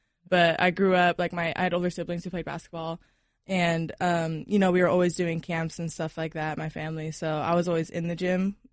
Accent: Reno, Nevada, United States; I mean, I was born and raised in Reno.

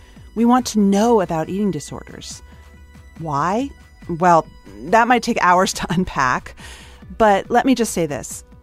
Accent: United States; I'm an American, cisgendered, white woman in her 40s.

